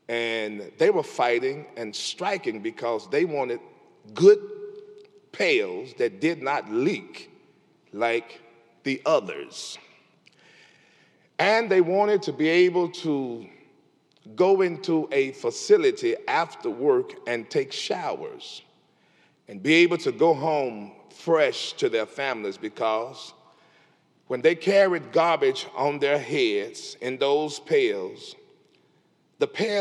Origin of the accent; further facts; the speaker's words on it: Memphis, Tennessee, United States; I was born in Memphis in 1964, 501 Pontotoc, Apartment C. Now, don't think too good of that. That was the ghetto.